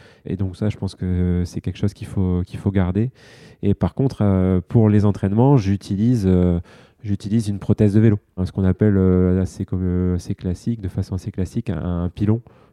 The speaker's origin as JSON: {"language": "French", "country": "France", "said": "Et c'est une chance pour nous parce que on a un peu plus de place en tant que Français."}